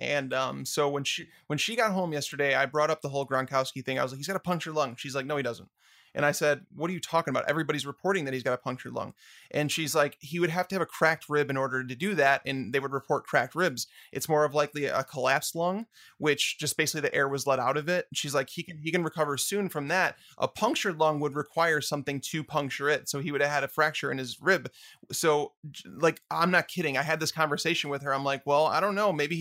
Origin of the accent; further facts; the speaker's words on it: Chicago, Illinois, United States; because I'm originally from Chicago